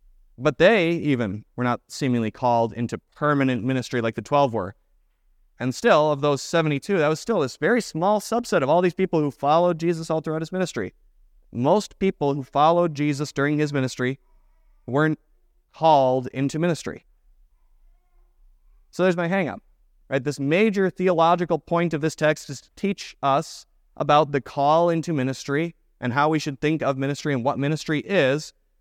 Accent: Florida, United States; also born or lived in Midwest; I still tell people that I'm from Florida, even though I lived in the Midwest for 15 years.

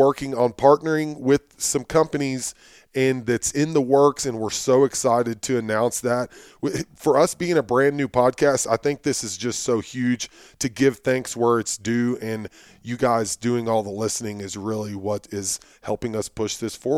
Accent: Austin, Texas, United States; is my hometown where I grew up here in Austin, Texas.

